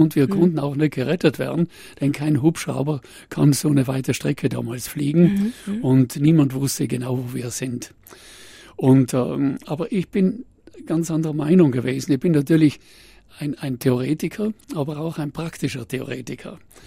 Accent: Ritten, Trentino-Alto Adige, Italy; Ich wollte nie nach Grönland, weil ich bin ein Waldmensch. Ich bin am Ritten geboren. Und bin im Wald praktisch aufgewachsen

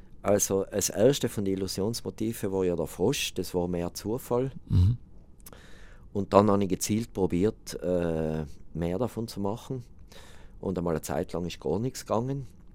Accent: South Tyrol, Italy; natürlich haben sie gewusst, ich bin aus Südtirol

